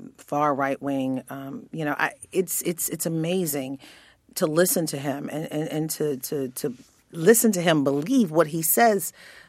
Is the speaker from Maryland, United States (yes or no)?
yes; Maryland, United States; I'm from the Baltimore area